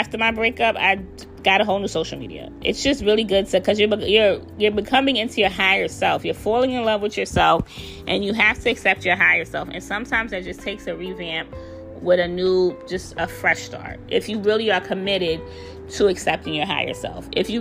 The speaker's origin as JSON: {"language": "English", "region": "New York", "country": "United States", "said": "It is not in New York. I'm from New York, but it's not here because it's too loud and noisy."}